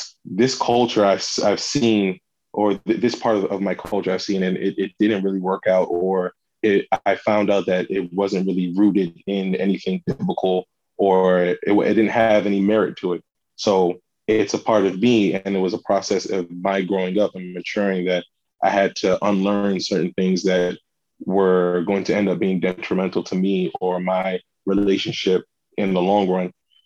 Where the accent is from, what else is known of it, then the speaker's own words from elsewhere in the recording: Nigeria; And I always look back at the way that we were raised and the whole thing about being Nigerian.